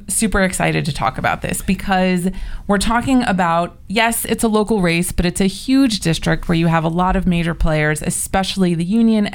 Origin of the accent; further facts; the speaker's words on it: Los Angeles, California, United States; also born or lived in Washington, D.C.; Hello, reluctant survivor. I'm from Los Angeles. I don't do winter.